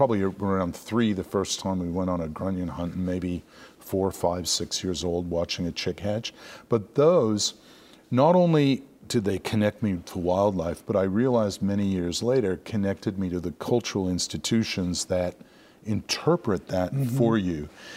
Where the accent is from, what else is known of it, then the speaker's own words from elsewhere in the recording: Malibu, California, United States; born there; now in Kansas City, United States; so we were born in Malibu. I was born in Malibu.